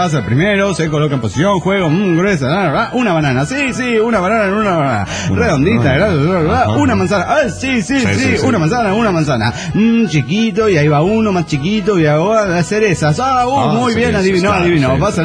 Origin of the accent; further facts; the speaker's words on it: Puebla, Mexico; de Puebla, México.